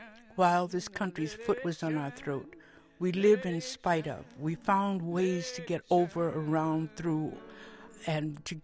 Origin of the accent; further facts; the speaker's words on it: United States; My personal experience was I was a little black girl growing up in the United States